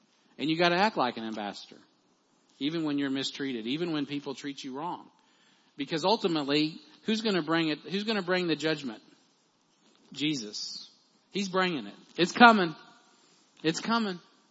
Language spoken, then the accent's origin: English; United States; You're like, well, I'm an American. Well, I am too.